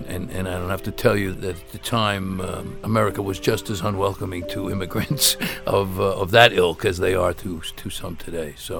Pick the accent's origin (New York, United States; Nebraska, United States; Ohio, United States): New York, United States; Brooklyn; And we grew up in East New York in Brooklyn, under the L on Pitkin Avenue and Bobby Street.